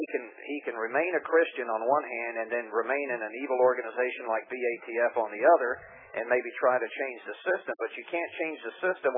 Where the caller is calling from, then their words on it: Houston, Texas, United States; I'm calling from Houston, and you're coming in loud and clear here.